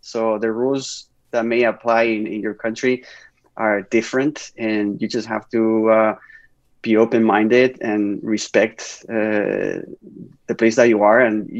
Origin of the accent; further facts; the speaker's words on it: Spain; moved away; I still have good relationships with most of my friends from growing up in Spain, and of course my mom.